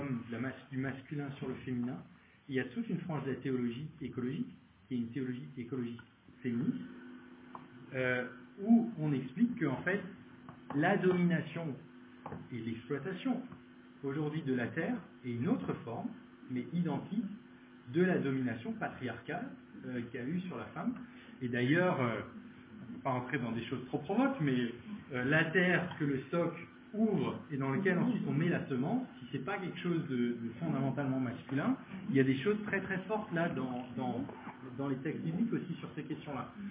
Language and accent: French; Strasbourg, Grand Est, France; Moi je viens de Strasbourg, en Alsace